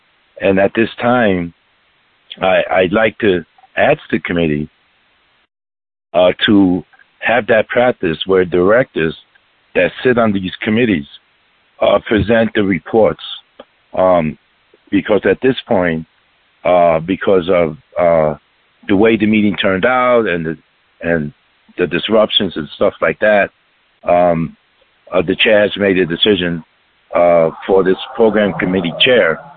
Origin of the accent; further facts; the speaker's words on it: Brooklyn, New York, United States; I'm just going to be honest and blunt because I'm a kid from Brooklyn.